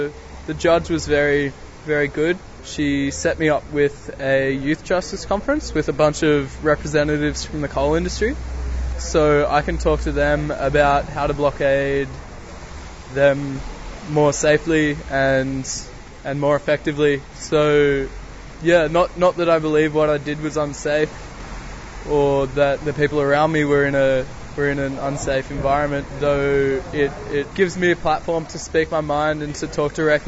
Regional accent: Newcastle, New South Wales, Australia; So that's affected my hometown of Newcastle my whole life

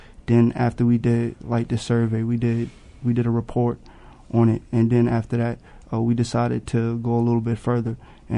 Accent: New York City, New York, United States; They wouldn't even accept me because of where I was coming from. I was coming from Harlem, so they was like, nah, we can't have you in here.

